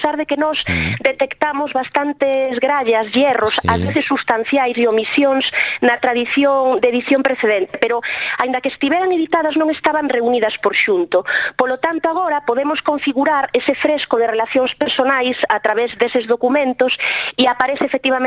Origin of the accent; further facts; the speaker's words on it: Galicia, Spain; a tarefa pendente como galegos e tamén como estudiosos en xeral da literatura